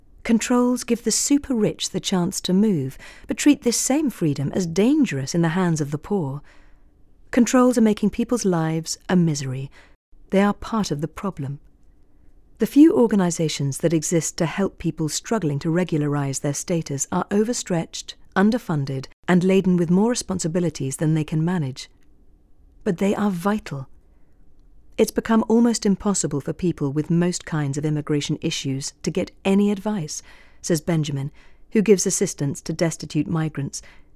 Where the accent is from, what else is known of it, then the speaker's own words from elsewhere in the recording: Newcastle, North East England, United Kingdom; In my hometown, Newcastle, Lindsay Cross was running the West End Refugee Service